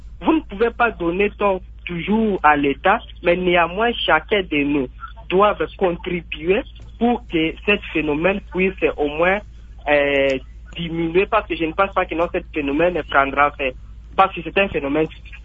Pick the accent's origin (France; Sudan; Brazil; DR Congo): DR Congo; Tshuapa; now in Mbandaka, DR Congo; Moi, je suis originaire de la province de la Tchouapa, mais je vis actuellement en Mbandaka.